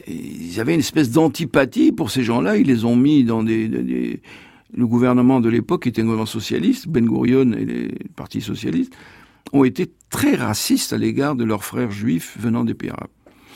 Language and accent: French; Tunisia; Moi, en tant que juif tunisien, je sais ce que c'est que l'exclusion. Dans mon propre pays, la Tunisie, j'ai ressenti ça. Bien qu'enfant du pays, bien que depuis des millénaires les juifs vivaient dans ce pays, on était un peu mis sur la touche, on n'était pas musulmans